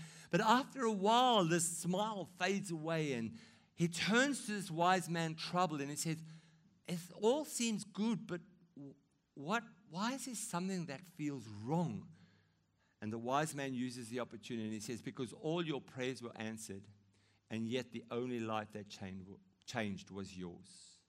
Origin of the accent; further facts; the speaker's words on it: South Africa; I'm going to use my home country, South Africa.